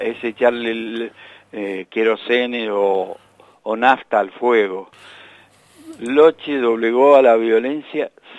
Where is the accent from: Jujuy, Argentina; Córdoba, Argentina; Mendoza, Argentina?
Mendoza, Argentina; Luján de Cuyo; born there; nací en Luján claro. de Cuyo, ahí en la calle San Martín, a una cuadra de la cancha del Bajo.